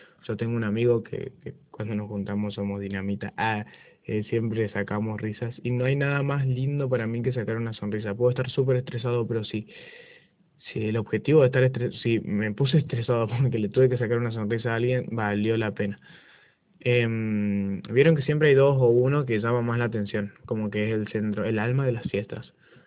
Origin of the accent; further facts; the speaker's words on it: Chaco, Argentina; Yo soy chaqueño, que digo los chaqueños.